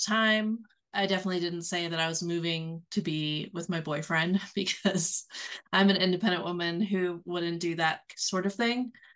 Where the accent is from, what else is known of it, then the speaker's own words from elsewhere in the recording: Virginia, United States; moved away as an adult; And I was in Virginia. So I grew up in Virginia. And I graduated from James Madison University with a history degree